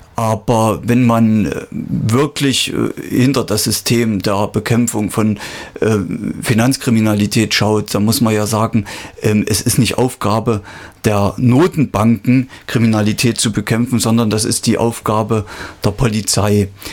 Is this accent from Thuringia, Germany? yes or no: yes; Thuringia, Germany; Und das ist uns ja auch wichtig als Thüringer, die kommunal alle irgendwo verortet sind